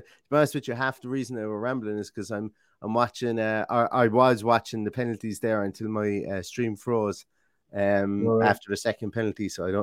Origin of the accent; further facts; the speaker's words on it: Limerick, Munster, Ireland; I'm from Limerick. It's closer to Cork than Derry is.